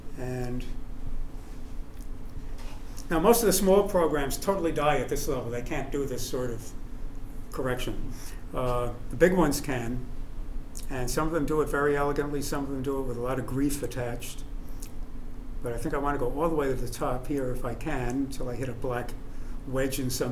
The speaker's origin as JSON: {"language": "English", "town": "New York City", "region": "New York", "country": "United States", "said": "I'm from New York City."}